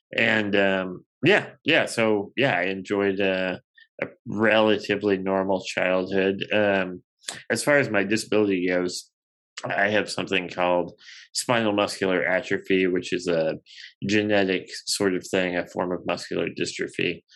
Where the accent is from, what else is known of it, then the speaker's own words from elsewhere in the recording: Corpus Christi, Texas, United States; So I grew up in Corpus Christi. I have one brother.